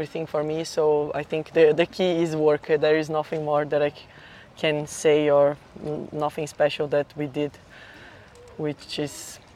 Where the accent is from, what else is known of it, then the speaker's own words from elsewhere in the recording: São Paulo, Brazil; English is a second language; I'm from Brazil, São Paulo.